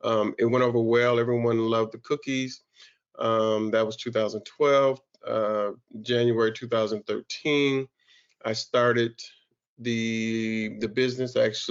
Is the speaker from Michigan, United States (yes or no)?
yes; Detroit, Michigan, United States; And it's the neighborhood I grew up in over in North Rosedale Park.